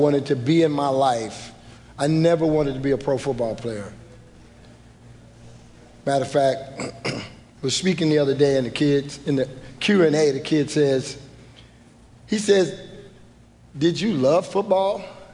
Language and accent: English; Houston, Texas, United States; moved away; But so I grew up in Houston, Texas. Any Texans in here? H-Town. Been living in Virginia for 40 years. And but I started off in Houston